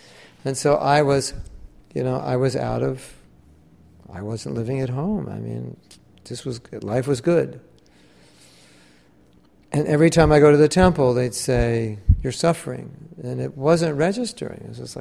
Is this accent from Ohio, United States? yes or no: no; Los Angeles, California, United States; I was raised in Los Angeles, and my friends were up there.